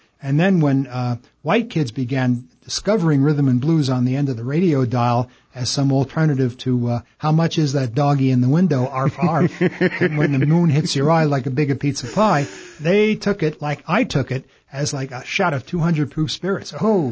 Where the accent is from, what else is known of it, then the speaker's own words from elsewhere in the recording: New York City, New York, United States; I grew up in New York City, and, you know, New York City history was 1492, Columbus sailed the ocean blue.